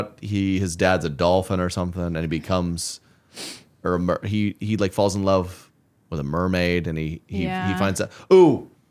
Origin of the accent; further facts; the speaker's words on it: Ireland; But I am Irish and I liked basketball.